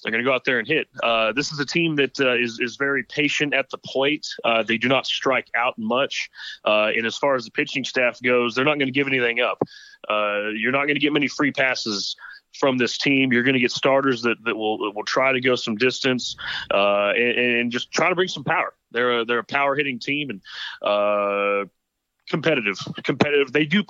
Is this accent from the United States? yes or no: yes; Texas, United States; born there; So I was born in Texas. I was raised the right way.